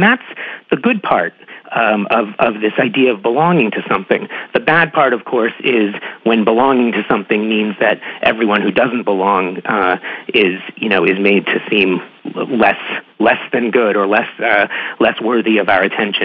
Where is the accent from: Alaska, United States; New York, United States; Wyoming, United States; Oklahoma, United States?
New York, United States; now in Ottawa, Canada; I'm from New York originally. I'm living in Ottawa, Canada now. But I was in New York during 9/11.